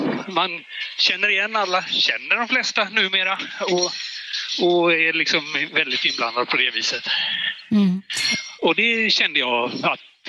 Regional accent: Botkyrka, Stockholm County, Sweden; also born or lived in Partille; now in Järnforsen, Sweden; Sen flyttade familjen till Stockholm. Bodde i norra och södra Botkyrka. Jag flyttade till Tumba när jag flyttade hemifrån. Så jag bodde i Stockholm i 29 år fram till 2008.

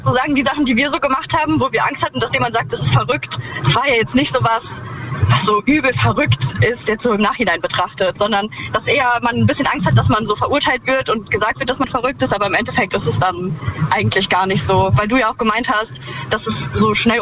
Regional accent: Rhineland-Palatinate, Germany; Nee, aus dem Hunsrück.

